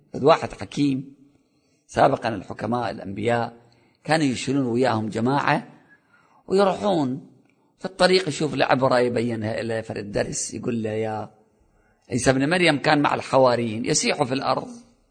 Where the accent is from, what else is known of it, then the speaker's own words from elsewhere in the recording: Iraq; ليش إحنا عندنا في العراق الوضع مو هالقد تمام؟